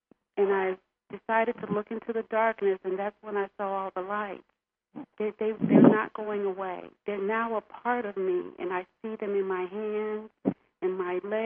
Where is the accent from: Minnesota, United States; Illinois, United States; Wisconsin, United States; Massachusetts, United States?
Illinois, United States; The oldest of 3 children, born and raised in the Illinois area